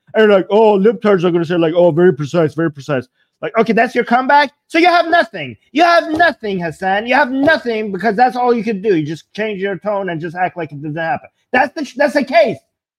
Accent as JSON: {"language": "English", "country": "Canada", "said": "I, as a Canadian, I'm grateful to America because I don't pay a dime to this military that is providing my safety."}